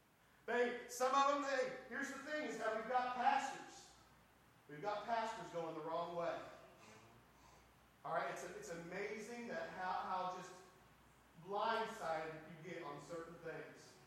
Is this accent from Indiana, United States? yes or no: yes; Indiana, United States; Now, I'm from Indiana. I'm a Hoosier. We say things wrong.